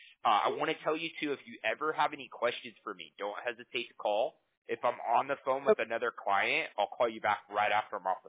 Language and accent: English; Huntington Beach, California, United States; Yeah, I grew up in Huntington my whole life. Yeah, I love it here, you know.